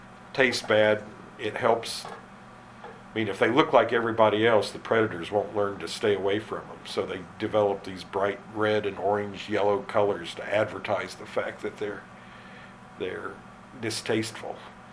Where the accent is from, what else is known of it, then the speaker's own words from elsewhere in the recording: Indiana, United States; Where I grew up in Indiana, they were everywhere.